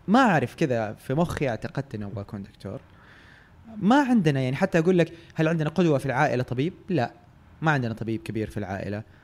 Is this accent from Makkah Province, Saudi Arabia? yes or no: yes; Jeddah, Makkah Province, Saudi Arabia; now in Riyadh, Saudi Arabia; أنا من أهل جدة، يعني تولدت وتربيت في جدة، لكن الفرص في رياض، فجات فترة نقلت رياض، كانت جاتني فرصة جيدة وعشت فيها فترة، بعدين رجعت جدة برضو لفرصة وأسباب عائلية وخاصة، والحين راجع رياض.